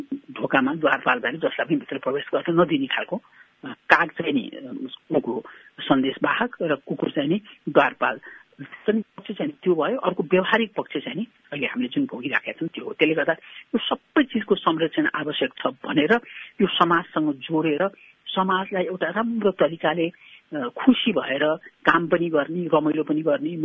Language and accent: Nepali; Kathmandu, Bagmati, Nepal; म काठमाडौँमै जन्मेर हुर्केको हुँ म केटाकेटी हुँदाखेरि यति बेला एकदमै चिसो बेला हुन्थ्यो तिहारमा।